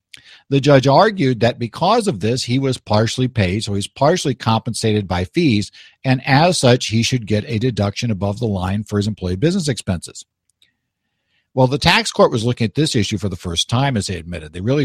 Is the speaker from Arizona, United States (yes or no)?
yes; Arizona, United States; we have a case here that actually comes from my home state of Arizona.